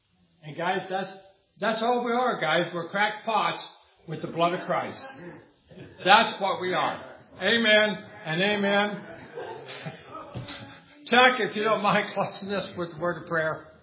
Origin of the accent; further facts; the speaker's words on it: England, United Kingdom; born there; I was born in England. I can't change that. That's where I was born.